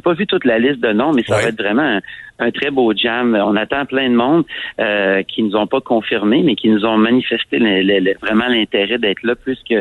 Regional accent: Cap-Rouge, Quebec, Canada; quand j'étais petit, à Cap-Rouge, chez ma mère, mon père.

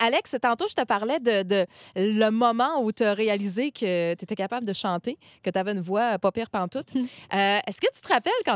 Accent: Chicoutimi, Quebec, Canada; born there; Ma mère vient de Dolbeau, d'ailleurs. Je suis née à Chicoutimi

